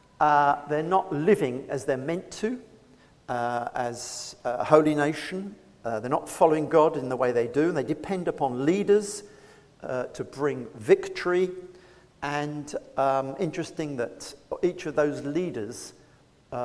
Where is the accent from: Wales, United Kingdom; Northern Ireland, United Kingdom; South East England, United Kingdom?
South East England, United Kingdom; I am British and originally was from the Kent area.